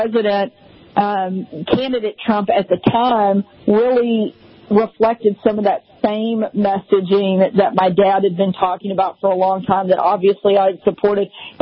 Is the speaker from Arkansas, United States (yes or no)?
yes; Arkansas, United States; You know, I grew up in Arkansas, and so I had seen the corrupt Clinton political machine in action my entire life.